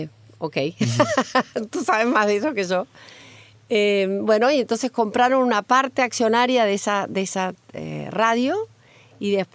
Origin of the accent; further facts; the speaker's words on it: Havana, Cuba; born there; Mi padre era santiaguero, pero yo nací en La Habana. Y bastante mezcla tengo porque mi madre nació en la Argentina.